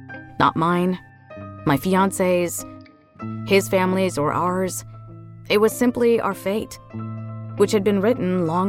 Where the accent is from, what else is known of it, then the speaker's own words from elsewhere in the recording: New Jersey, United States; Being Indian, by way of New Jersey, I often railed against this determinism.